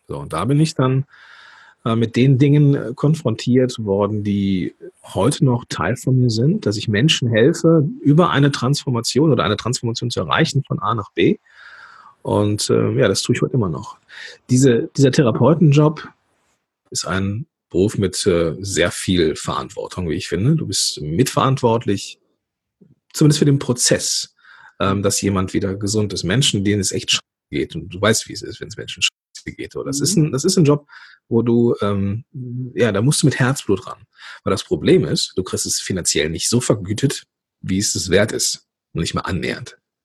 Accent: North Rhine-Westphalia, Germany; born there; bin hier geboren im Dreistromland zwischen dem Rheinland, dem Ruhrgebiet und dem Niederrhein und ich glaube, ich habe die besten Anteile aus den jeweiligen Bereichen mitgenommen, wohne jetzt hier zwischen Düsseldorf und Leverkusen in Langenfeld und ja, bin der Liebe wegen irgendwann hier hingezogen.

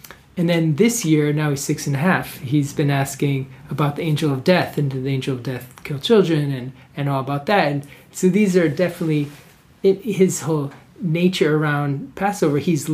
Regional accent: Connecticut, United States; You know, I grew up in Connecticut, and for us it was a one-time a year thing.

